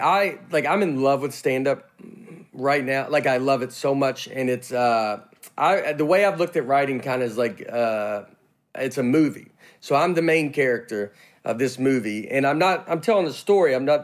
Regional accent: the South, United States; So since I'm talk slower and I'm from the South and all this

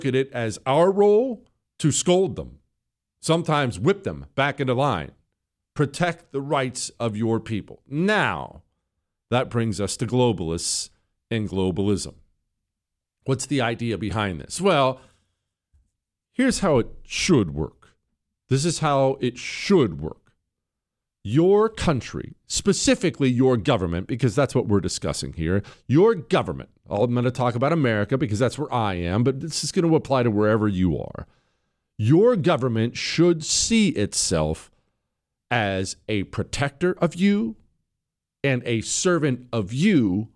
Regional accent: United States; I am an American. I am proud to be an American.

